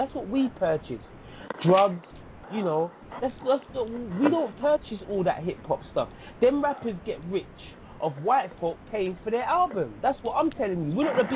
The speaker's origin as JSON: {"language": "English", "country": "Jamaica", "lives_now": "England", "said": "No, I'm from Jamaica, sir. I'm from Jamaica."}